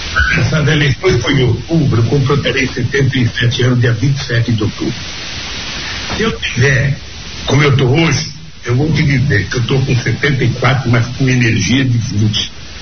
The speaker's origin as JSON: {"language": "Portuguese", "region": "Northeast Region", "country": "Brazil", "moved": "yes", "said": "o Nordeste, eu saí do Nordeste, mas o Nordeste não saiu de mim."}